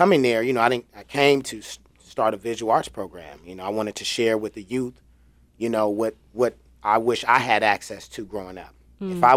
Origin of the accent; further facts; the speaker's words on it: Los Angeles, California, United States; I'm coming from Los Angeles. I know I dreamed about the Southwest Arts Center growing up.